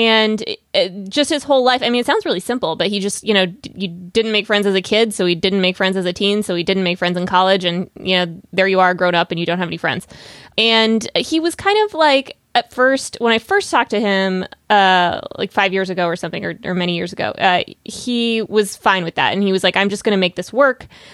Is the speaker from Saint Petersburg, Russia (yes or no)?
yes; Saint Petersburg, Russia; It was, we're not from Ukraine. We're from St. Petersburg.